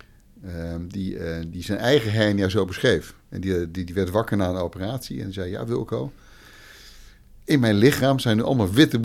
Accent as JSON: {"language": "Dutch", "country": "Netherlands", "said": "Dat we gewoon dat als Nederlanders weer inbrengen."}